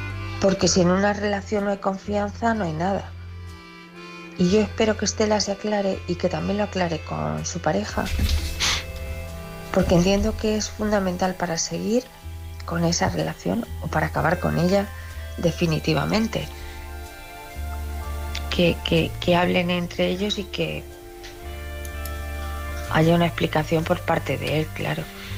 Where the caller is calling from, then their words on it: Ciudad Real, Castilla-La Mancha, Spain; de Ciudad Real.